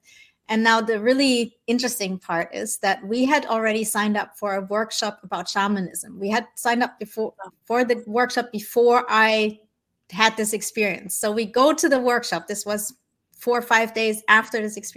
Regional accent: Germany; also born or lived in Colombia; I was actually born in Colombia in South America. And then I was adopted by my parents, who are Dutch. But I grew up in Germany, where they lived at the time.

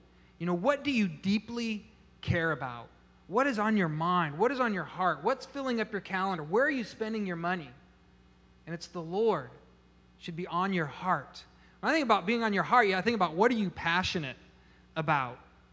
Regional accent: Nebraska, United States; And I was there from Nebraska, just days, graduated from high school, moved up in May

